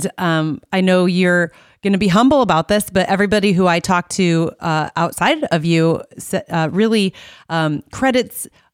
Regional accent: Iowa, United States; I'm from Iowa, and so my vision of maple syrup was probably those buckets still.

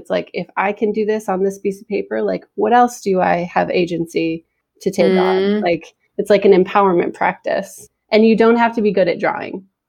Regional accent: Farmington, New York, United States; So I'm from right outside of Rochester, New York, but I've been in upstate New York my whole life. I was raised in like a very rural, actually the town that I'm from is called Farmington.

